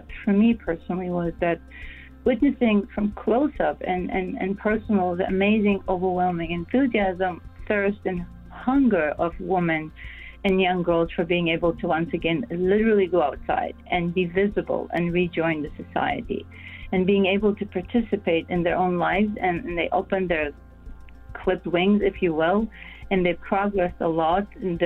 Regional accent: United States; I am an American

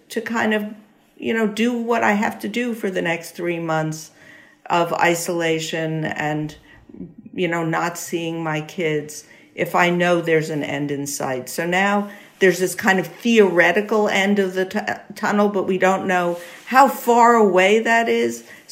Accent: New York, United States; I'm a New Yorker. Everyone in New York was traumatized by COVID.

